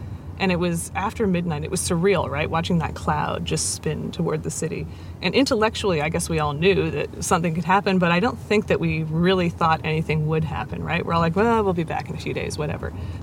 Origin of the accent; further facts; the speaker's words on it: New Orleans, Louisiana, United States; So there was this, oh, where are you from? We're from Gentilly, I'm from here, and et cetera.